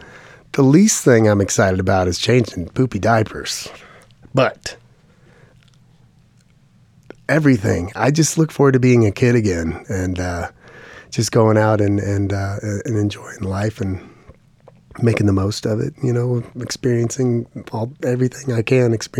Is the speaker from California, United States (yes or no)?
no; Indiana, United States; also born or lived in Houston, Texas; I was born in Houston, Texas, and kind of was in a military family. I moved out to Indiana. I grew up there as a kid and was inspired a lot by cornfields and cow poop.